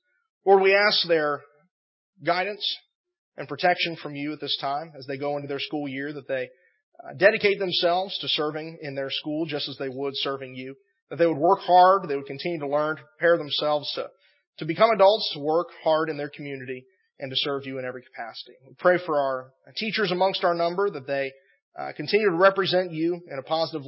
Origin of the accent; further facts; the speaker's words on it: Annandale, Virginia, United States; That was one of the great blessings I had growing up in Annandale